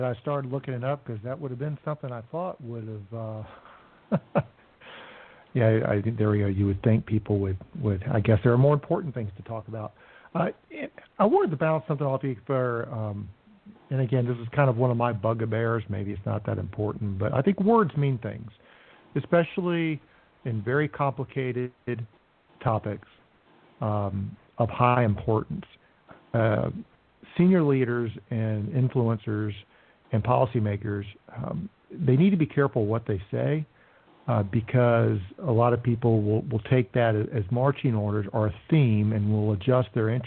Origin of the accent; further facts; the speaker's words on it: the South, United States; Maybe it's because I'm a Southerner, and when you say pacing, I think of pace cars, which is NASCAR.